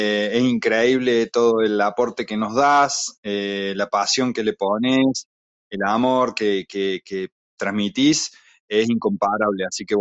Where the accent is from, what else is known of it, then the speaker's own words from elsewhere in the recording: Córdoba, Argentina; soy de Córdoba, Argentina.